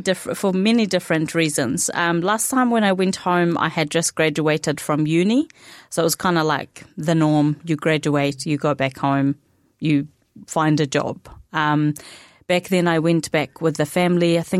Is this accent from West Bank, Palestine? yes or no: yes; Hebron, West Bank, Palestine; to Hebron, which is my hometown.